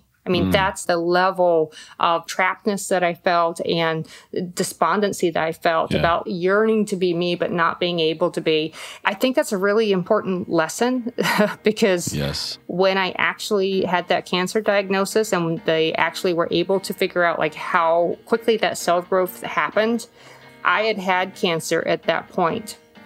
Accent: California, United States; now in Indiana, United States; We moved to Indiana from California, and California is the land of great little sandwich shops.

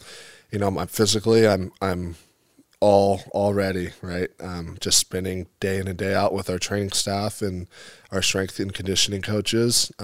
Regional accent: West Coast, United States; now in East Coast, United States; So growing up on the West Coast, right? History is a lot different.

